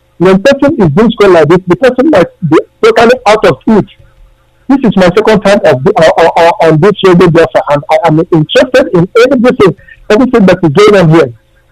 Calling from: Malaysia; I'm calling from Malaysia.

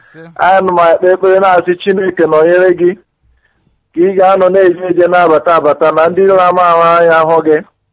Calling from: Malmö, Skåne, Sweden; I'm calling from Sweden, Malmo.

